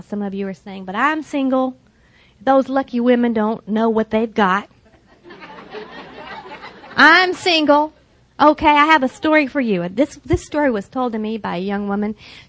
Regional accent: Texas, United States; I grew up in Texas. I have one.

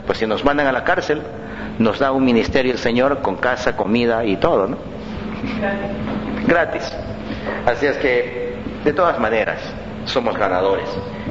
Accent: Ecuador; Por ejemplo, en mi país, Ecuador, le dicen el aceite

